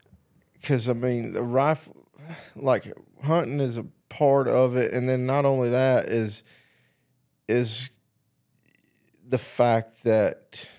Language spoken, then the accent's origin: English; South Carolina, United States; Like back home, I'm from South Carolina, but I lived on the border